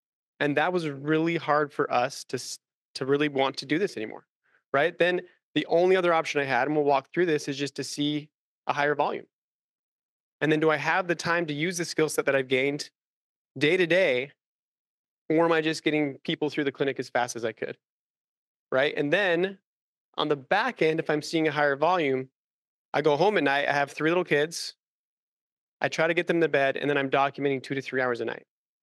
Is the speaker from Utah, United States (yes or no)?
yes; Salt Lake City, Utah, United States; We're from Utah, so the Salt Lake area.